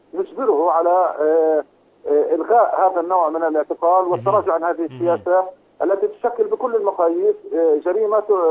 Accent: Palestine; كفلسطينيين

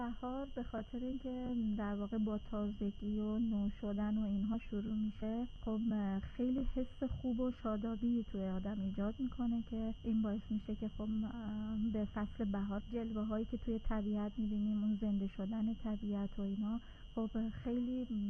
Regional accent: Tehran, Tehran Province, Iran; born there; now in Karaj, Iran; خودم متولد تهرانم ولی پدرم اصالتاً خوزستانی هستن.

